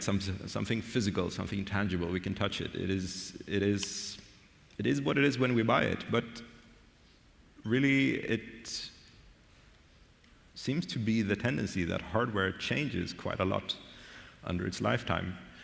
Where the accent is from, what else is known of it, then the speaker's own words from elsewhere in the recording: Sweden; now in Germany; I moved from Sweden to Germany a few years ago.